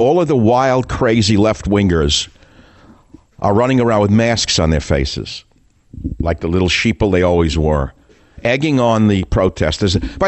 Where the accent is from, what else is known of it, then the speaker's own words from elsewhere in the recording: United States; You know, I look, I'm an American just as you are.